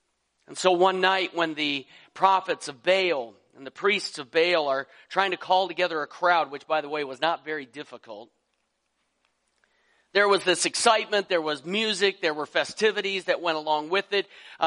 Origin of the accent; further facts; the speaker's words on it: Colorado, United States; I grew up in Colorado, as I've told you. I used to climb various mountains